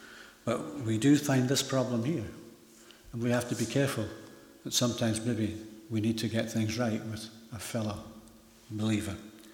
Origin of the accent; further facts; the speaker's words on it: Edinburgh, Scotland, United Kingdom; I can remember I was brought up in Edinburgh